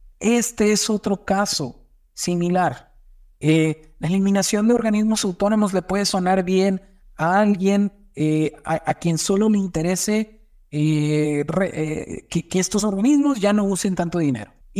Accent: Mexico; pero bien importante que lo comprendamos como mexicanos.

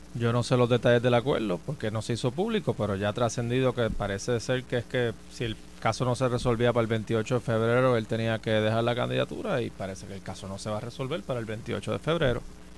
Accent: Río Piedras, Puerto Rico; born there; como ya el registro estaba dentro del hospital y yo nací en Río Piedras, pues era difícil mentir, pero que me bautizaron allá

